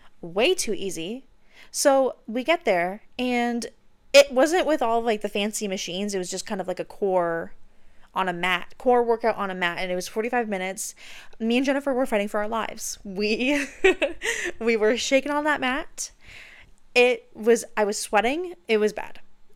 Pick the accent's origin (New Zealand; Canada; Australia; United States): Canada; even though I don't have to because I'm Canadian